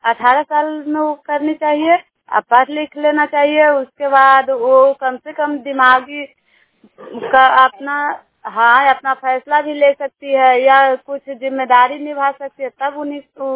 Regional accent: Nagarnausa, Bihar, India; मैं नगर नौसा के रहने वाली हूँ, गुलाब समूह के सदस्य हैं।

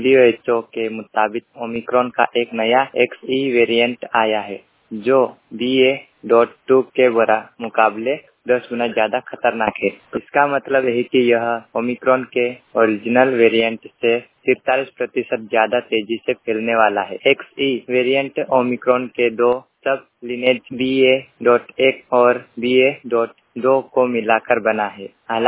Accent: Anjrada, Madhya Pradesh, India; बड़वानी जिले के ग्राम पंचायत अंजराड़ा का निवासी हूं।

